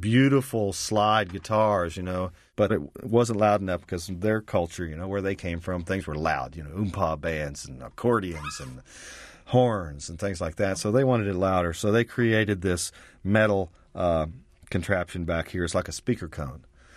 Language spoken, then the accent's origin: English; Ohio, United States; now in Nashville, United States; My accent. Well, if you're from Ohio, you have no accent. But after you move to Nashville, Tennessee, and live there for a while, this is the one you get.